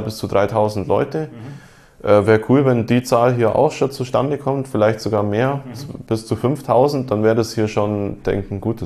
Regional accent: Esslingen, Baden-Württemberg, Germany; wie in meinem Heimatort in Esslingen auch

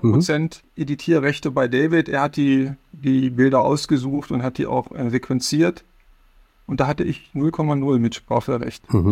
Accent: Braunschweig, Lower Saxony, Germany; born there; Ich bin in der Tat gebürtig. Wir sind dann damals bedingt durch den Beruf meines Vaters doch ziemlich umgezogen, aber jetzt am Ende bin ich wieder hier in der Stadt, genau.

